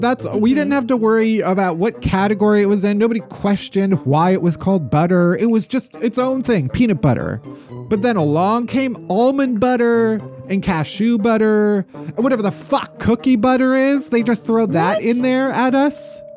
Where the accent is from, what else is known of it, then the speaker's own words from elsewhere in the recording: Chicago, Illinois, United States; And maybe it's because we're from Chicago, the suburbs.